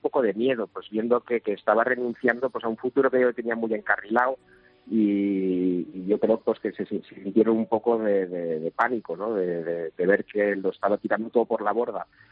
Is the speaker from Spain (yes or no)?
yes; Spain; now in Indonesia; Soy español y mi tierra está allí